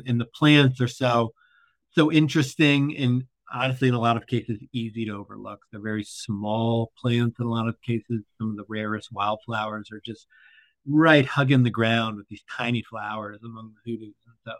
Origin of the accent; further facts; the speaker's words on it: Midwest, United States; also born or lived in Salt Lake City, United States; I'm from the Midwest and have family in Ohio